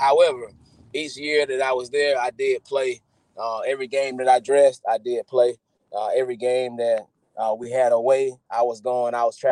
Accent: Greenville, Florida, United States; Well, you know, I'm from Madison County, Greenville, Florida, home of the Cowboys, and real small county, super small town, very family oriented, you know, all blue collar workers.

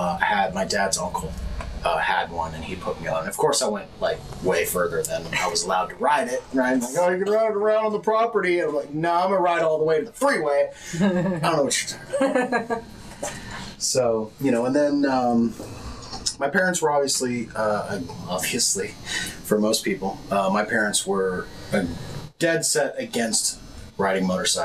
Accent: Salinas, California, United States; also born or lived in Santa Cruz; Originally, sure. I'm from Salinas, California.

